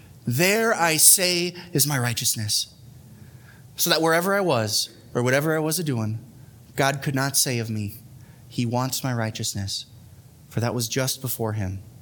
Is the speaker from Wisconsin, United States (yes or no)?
yes; Wisconsin, United States; I mean, I'm from Wisconsin. Maybe that has something to do with it.